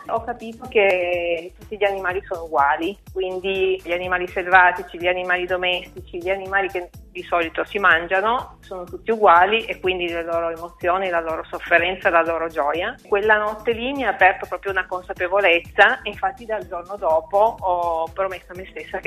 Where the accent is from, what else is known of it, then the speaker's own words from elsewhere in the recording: Piedmont, Italy; also born or lived in Turin; Io sono cresciuta comunque qui nel Canavese e poi sono vissuta in tanti altri posti